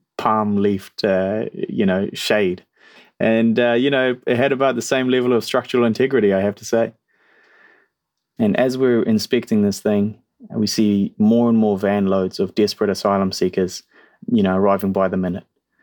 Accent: Christchurch, Canterbury, New Zealand; also born or lived in Afghanistan; I am 27 years old. I am an Afghan refugee. I am a New Zealander and happy to be speaking with everyone today.

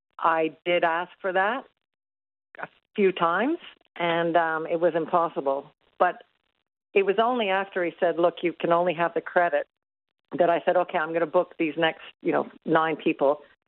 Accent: Canada; now in New Zealand; Look, I'm a Canadian New Zealander. I love New Zealand.

